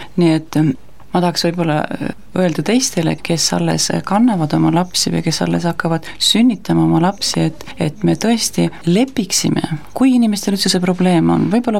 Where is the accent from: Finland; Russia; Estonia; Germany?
Estonia; Saare County; ma olen ka Saaremalt pärit